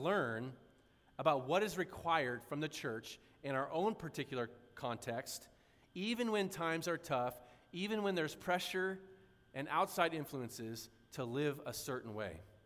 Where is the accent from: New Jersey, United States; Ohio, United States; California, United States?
California, United States; San Diego; I'm from San Diego originally, so we kind of had the luxury of going to a lot of cool places.